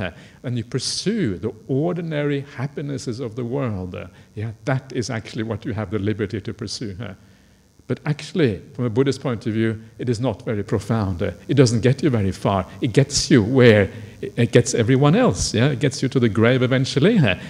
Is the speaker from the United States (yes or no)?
no; England, United Kingdom; when I grew up in England, I was partly in England back in the 1980s